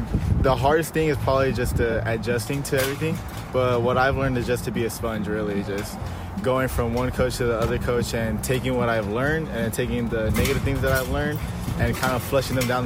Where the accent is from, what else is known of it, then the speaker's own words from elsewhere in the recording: Los Angeles, California, United States; I'm from California, Los Angeles. Like, we have no areas to do that.